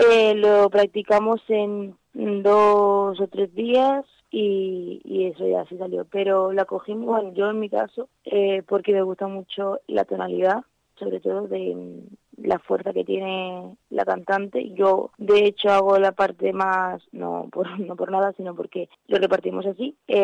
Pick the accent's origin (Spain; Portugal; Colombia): Spain; Jaén, Andalusia; now in Elche, Spain; porque yo en Elche no tengo prácticamente nada, yo soy de Jaén.